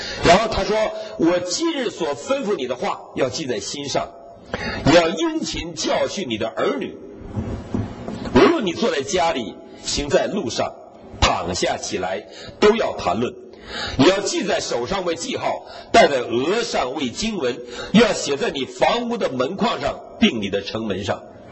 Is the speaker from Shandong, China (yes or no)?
yes; Shandong, China; ，我们是山东人